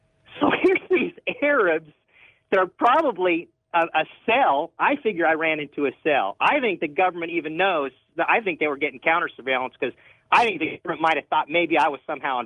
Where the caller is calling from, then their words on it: Blackhawk, California, United States; I'm calling from Blackhawk, California.